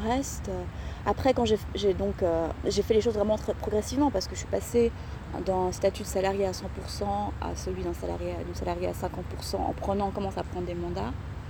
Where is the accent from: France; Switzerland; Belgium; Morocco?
Switzerland; surtout en tant que Suisse, si t'as des clients suisses